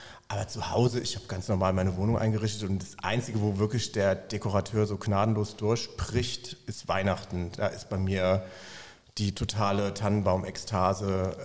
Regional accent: Koblenz, Rhineland-Palatinate, Germany; born there; gebürtiger Koblenzer mit Leib und Seele

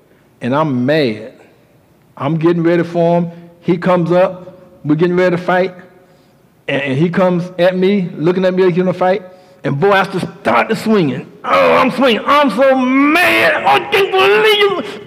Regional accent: Brunswick, Georgia, United States; Young man was just jogging down the streets in Brunswick, Georgia, my hometown in Brunswick.

